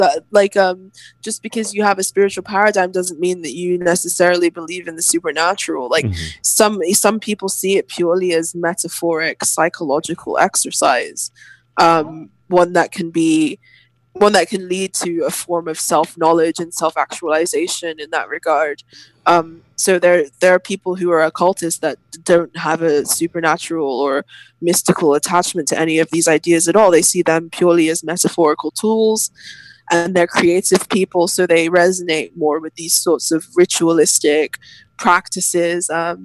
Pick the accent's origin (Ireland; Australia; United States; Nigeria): Nigeria; I'm from Nigeria. I'm half Nigerian